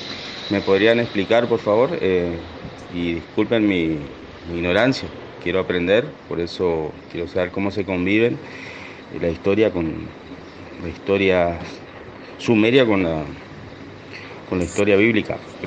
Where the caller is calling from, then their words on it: Chaco, Argentina; Soy del Chaco